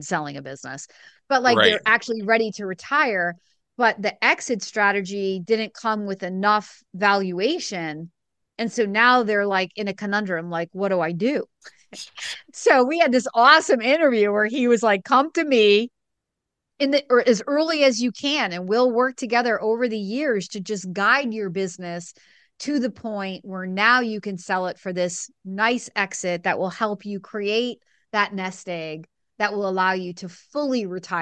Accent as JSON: {"language": "English", "region": "New Hampshire", "country": "United States", "tie": "born or raised there", "said": "because Planet started right here in my hometown in Southern New Hampshire."}